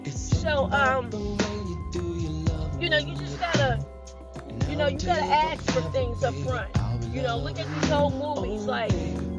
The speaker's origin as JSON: {"language": "English", "country": "United States", "said": "And that's me married to a Nigerian, because I'm a Nigerian American too."}